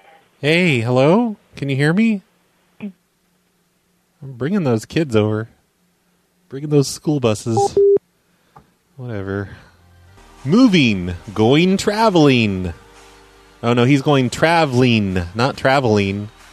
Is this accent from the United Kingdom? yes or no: yes; United Kingdom; I was raised in Britain